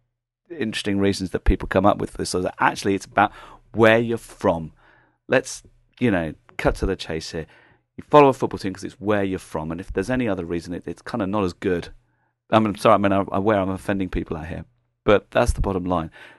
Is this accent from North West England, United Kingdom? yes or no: no; South West England, United Kingdom; I'm from the West Country, from Cornwall and Plymouth